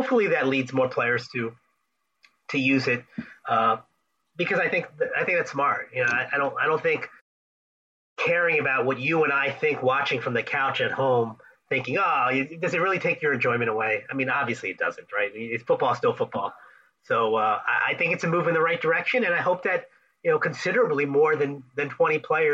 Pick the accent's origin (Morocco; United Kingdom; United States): United States; Philadelphia, Pennsylvania; I'm born and raised in Philadelphia, a lifelong Eagles fan.